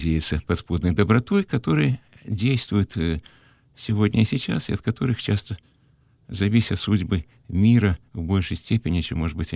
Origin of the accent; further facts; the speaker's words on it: Kyiv, Ukraine; moved away as an adult; и по сознанию своему, и по чувствам, по образу жизни я убежденный киевлянин, я очень люблю родной свой город. Я много о нем писал, жил здесь, ходил в школу, учился ходить